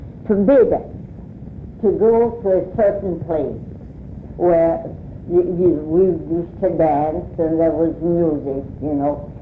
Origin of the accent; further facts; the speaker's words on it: Fort Kent, Maine, United States; born there; I was born in Fort Kent.